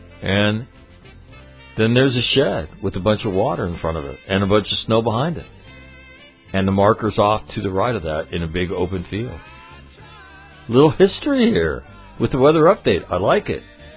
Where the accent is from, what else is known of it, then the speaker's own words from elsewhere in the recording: Glens Falls, New York, United States; 806 miles south of my hometown of Glen Falls, New York.